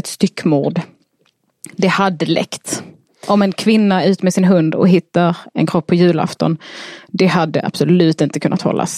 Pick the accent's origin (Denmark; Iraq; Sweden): Denmark; Ja, jag är dansk.